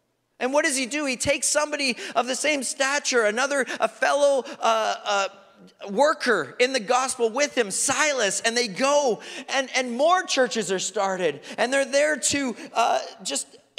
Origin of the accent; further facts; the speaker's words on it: United Kingdom; Apparently I'm British. A nice chap